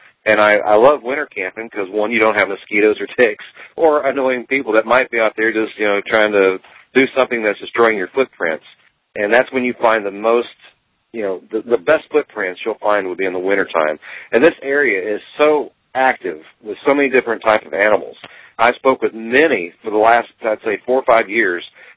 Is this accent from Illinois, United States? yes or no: no; Hernshaw, West Virginia, United States; But when I was a child growing up in the Hernshaw, West Virginia area